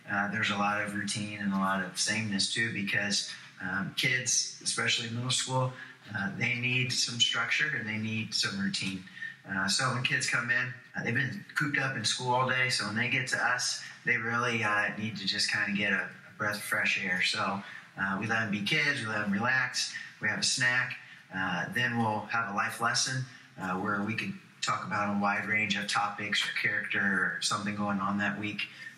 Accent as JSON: {"language": "English", "town": "Kokomo", "region": "Indiana", "country": "United States", "tie": "born or raised there", "said": "Our moms graduated high school together, and we got baby pictures together. We grew up in Kokomo together."}